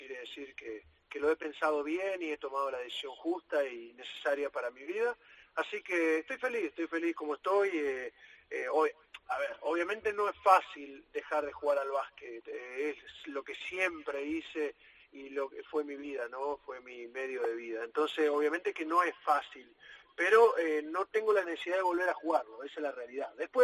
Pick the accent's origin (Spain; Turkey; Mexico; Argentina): Argentina; tranquilo, acá en mi país, disfrutándolo por ahora